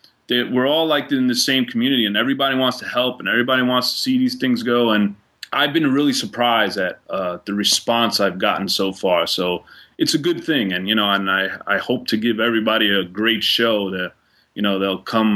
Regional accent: Queens, New York, United States; Let me say, I'm from Corona, Queens, so I live right next to Shea Stadium.

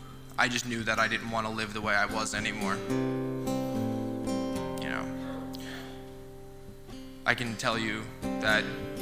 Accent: Brooklyn, New York, United States; I'm 27 years old. I'm from Brooklyn, New York.

